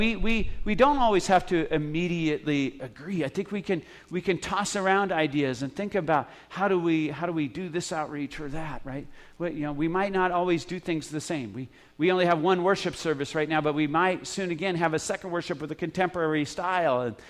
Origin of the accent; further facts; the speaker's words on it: Spokane, Washington, United States; The church I grew up in Spokane